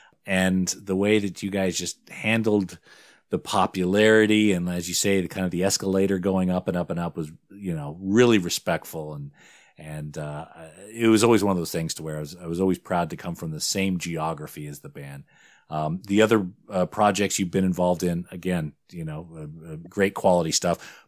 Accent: California, United States; it was always one of those things growing up in the Bay Area and knowing … was from the Bay Area

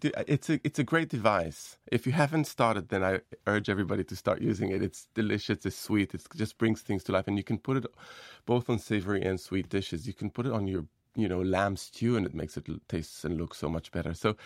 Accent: Jerusalem, Jerusalem District, Israel; that was a very seductive experience for me growing up in Jerusalem.

